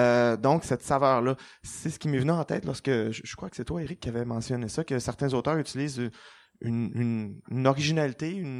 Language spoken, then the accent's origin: French; Quebec, Canada; En tant que Québécois, on dit oui, on écrit aussi sur nous et pour nous.